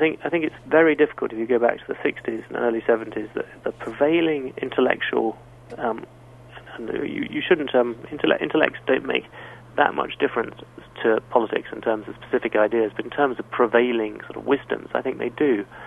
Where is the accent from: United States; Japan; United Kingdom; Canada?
United Kingdom; born there; obviously I'm younger and I was born in Britain